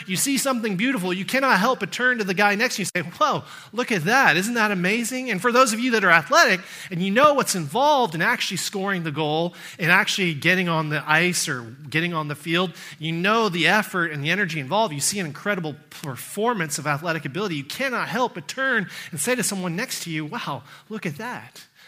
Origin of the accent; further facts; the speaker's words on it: United States; Like, I'm American, so I don't even play hockey.